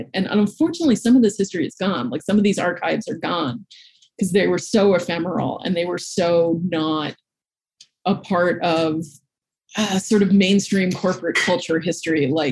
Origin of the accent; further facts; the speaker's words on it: Manhattan, New York, United States; because I had known Flory Roberts because I grew up in Manhattan and we had Bloomingdale's